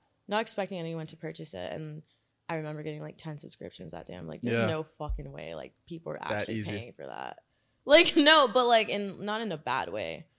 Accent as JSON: {"language": "English", "town": "Deltona", "region": "Florida", "country": "United States", "said": "I'm actually I'm from like a smaller like town."}